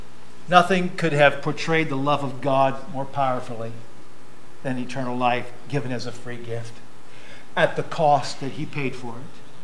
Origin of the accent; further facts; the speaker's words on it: Brookville, Pennsylvania, United States; born there; Years ago, my name was written in the Brookville Hospital in Pennsylvania. And I was born there in Brookville.